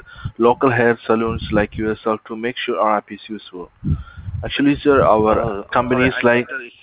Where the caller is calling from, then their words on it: Los Angeles, California, United States; I'm calling from West Los Angeles, our company located in West Los Angeles.